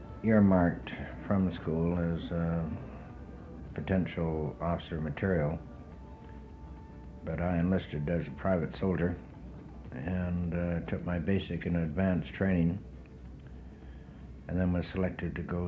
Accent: East End, Saskatchewan, Canada; born there; now in Victoria, Canada; I was born in East End, Saskatchewan, on 11th of May, 1923.

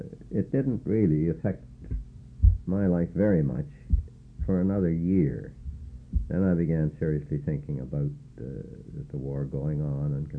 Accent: Edmonton, Alberta, Canada; also born or lived in Portage la Prairie, Manitoba; Yes, I was born in Portage Prairie, Manitoba, in January 1899, where my father was the manager of the Bank of Ottawa there. And I spent the first 8 years of my life there. When he was transferred to Edmonton

